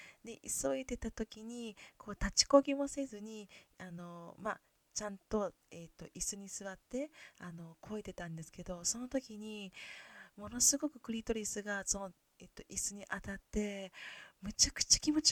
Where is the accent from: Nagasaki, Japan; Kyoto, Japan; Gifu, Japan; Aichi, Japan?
Kyoto, Japan; accent: Kansai dialect; せっかく生まれ育った京都大好きだし、京都弁というか関西弁で、